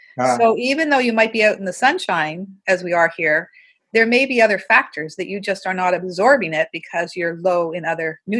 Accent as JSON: {"language": "English", "town": "Montreal", "region": "Quebec", "country": "Canada", "tie": "born or raised there", "said": "Because in Vancouver has had a very different presentation and death rate than, say, Montreal, my hometown."}